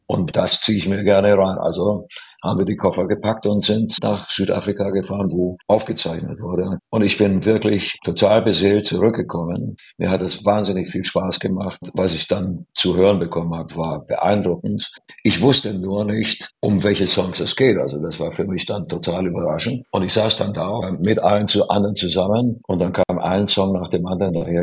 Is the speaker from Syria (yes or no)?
no; Romania; now in Germany; Es ist meine alte Heimat, nur inzwischen viele Jahre mehr als in Rumänien lebe ich ja in Deutschland und das ist eigentlich jetzt so mein Zuhause und ich bin hier lange schon angekommen